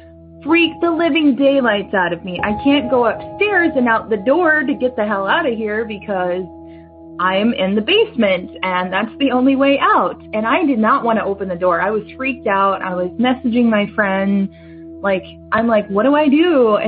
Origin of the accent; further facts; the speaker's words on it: Minnesota, United States; I'm from Minnesota, and I've had a couple experiences in my life, like a lot of people on here.